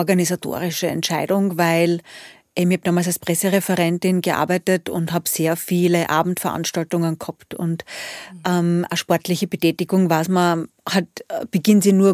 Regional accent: Styria, Austria; Ich bin direkt am Wasser aufgewachsen, neben einem Schwimmbad in der Oststeiermark

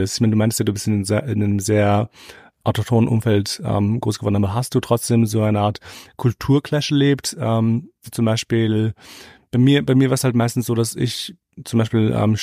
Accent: Kosovo; now in Germany; weil wir sind aus dem Kosovo.

